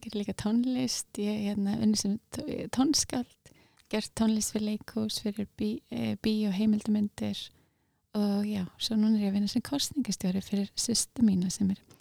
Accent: Kópavogur, Capital Region, Iceland; Kláraði bókasafnið í Kópavogi, ólst upp í Kópavogi.

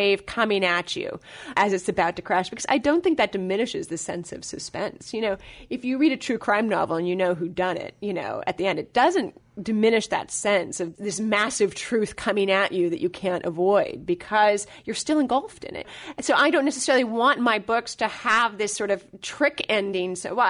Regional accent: West Coast, United States; I grew up on the West Coast.

